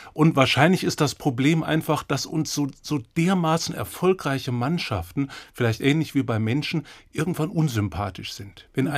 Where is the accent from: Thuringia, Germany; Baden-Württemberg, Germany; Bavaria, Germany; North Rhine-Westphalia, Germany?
Bavaria, Germany; Ich bin unter anderem in Bayern groß geworden